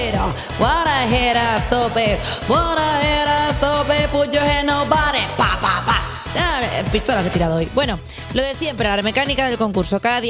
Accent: Tarragona, Catalonia, Spain; Cuando tú no te vayas de vacaciones a Tarragona, que es mi tierra, por ejemplo.

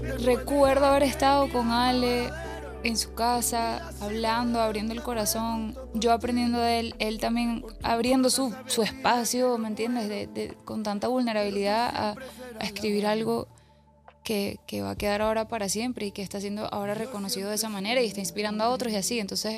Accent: Venezuela; Esta es una canción de cuna que se canta mucho en Venezuela. Yo soy venezolana

